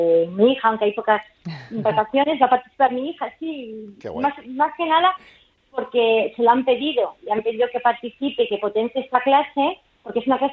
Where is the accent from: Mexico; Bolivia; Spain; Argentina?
Spain; Catalonia; moved away as an adult; now in Madrid, Spain; Yo vengo de la costa, vengo de Cataluña, pero soy una enamorada de Madrid y me vine a vivir aquí hace 2 años.